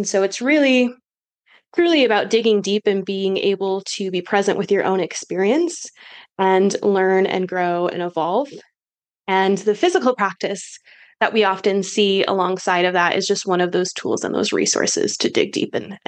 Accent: Michigan, United States; I'm originally from Michigan.

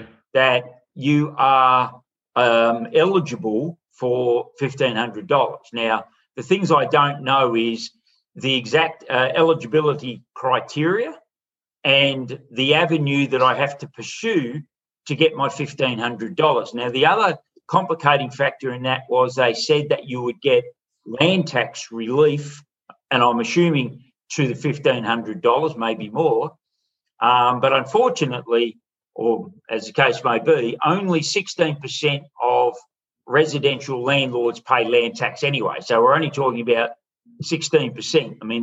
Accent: Broken Hill, New South Wales, Australia; Goes all the way out to my hometown, Broken Hill, if anyone out there is listening.

